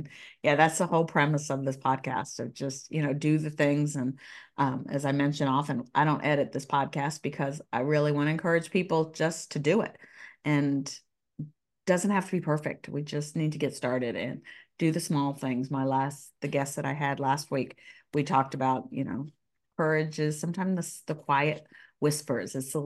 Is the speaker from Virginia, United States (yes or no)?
yes; Reston, Virginia, United States; I went to Herndon also. I grew up on the north side.